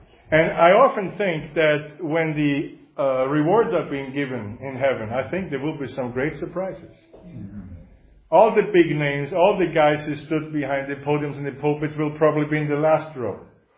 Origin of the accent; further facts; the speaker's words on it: Linz, Upper Austria, Austria; So I was walking in my hometown of Linz many years ago in Austria.